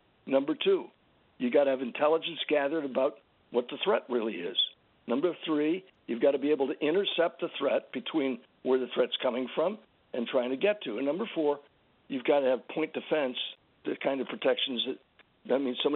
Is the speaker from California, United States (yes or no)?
no; San Antonio, Texas, United States; born there